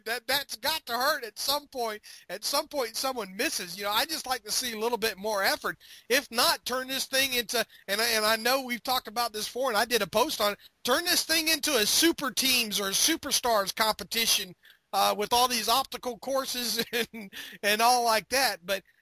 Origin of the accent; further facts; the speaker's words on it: Florida, United States; To me, the Pro Bowl was a big deal because growing up in Florida, that was the only time I got to see